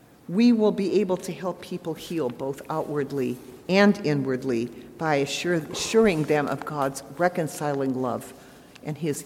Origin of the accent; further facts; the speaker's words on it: United States; now in Canada; I am an American. I was an American. I'm a Canadian citizen. So I have a great love for my birth country.